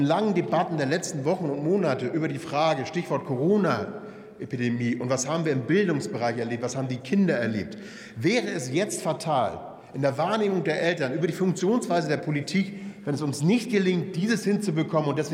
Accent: Hamburg, Germany; als Hamburger darf ich das sagen

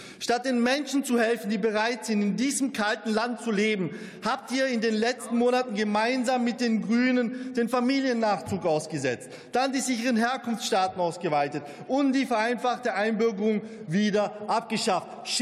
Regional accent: Germany; ich bin Deutscher und Italiener.

